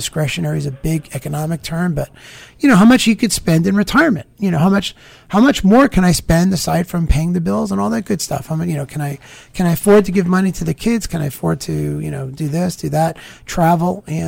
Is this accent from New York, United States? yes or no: yes; New York, United States; You know, I'm from Long Island.